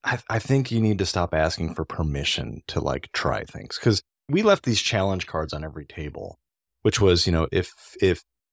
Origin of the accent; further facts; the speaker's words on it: New Mexico, United States; I'm from New Mexico, so green chilies are really big, and green chili powder is something that you can really only find in that part of the country.